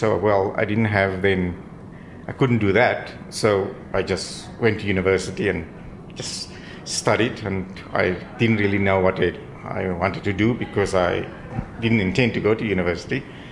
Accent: Graaff-Reinet, Eastern Cape, South Africa; I grew up in a small little town, Graaff-Reinet, in the Eastern Cap

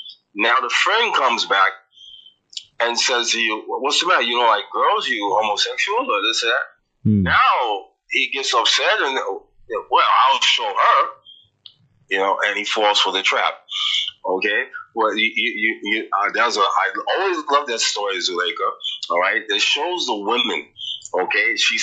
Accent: United States; Yeah, I'm an American, okay, and I was working for the government

